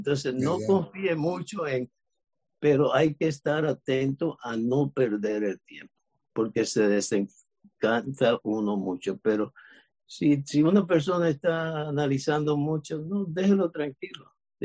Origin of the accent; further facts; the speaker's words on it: Cuba; moved away; No es que yo le diga que yo me salí de Cuba y me metí en el agua